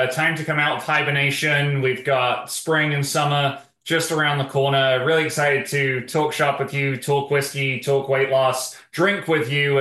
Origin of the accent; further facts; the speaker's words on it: England, United Kingdom; moved away as an adult; now in United States; I am definitely not from the Dallas area. I'm originally from England. Came over for a study abroad here, decided I liked it over here, decided to stay